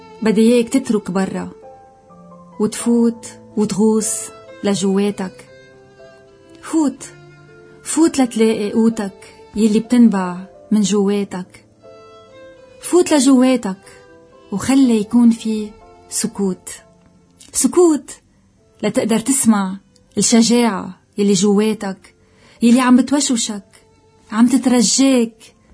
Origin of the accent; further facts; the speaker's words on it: Lebanon; كيف نخلق هيدي الحياة اللي عن جد نحنا كتير مستهلها كلبنانية